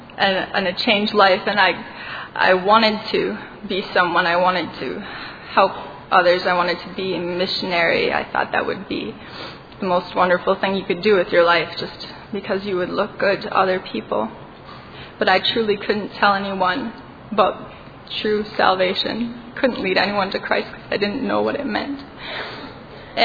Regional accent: Wisconsin, United States; I'm from Wisconsin.

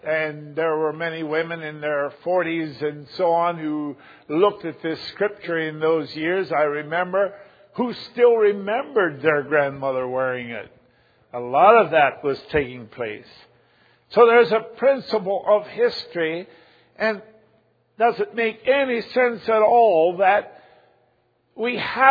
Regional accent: Russia; English is a second language; having been born and raised in Russia

